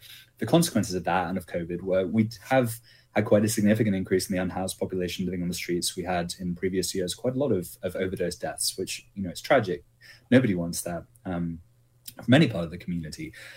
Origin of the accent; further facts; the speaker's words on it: England, United Kingdom; also born or lived in Beijing, China; now in Portland, United States; Yeah, I'm an immigrant, one of those immigrants. So I come from England originally via China. I lived in Beijing for 13 years.